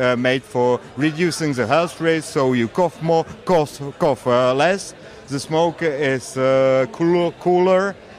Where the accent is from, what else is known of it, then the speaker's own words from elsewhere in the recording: Czechia; English is a second language; We are from Czech Republic